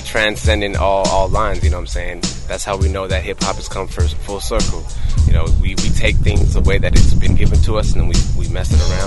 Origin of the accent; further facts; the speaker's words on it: California, United States; now in San Jose, United States; Originally, I come from Southern California, Central Coast area, Lompoc, Lancaster. Moved up to San Jose back in 2000.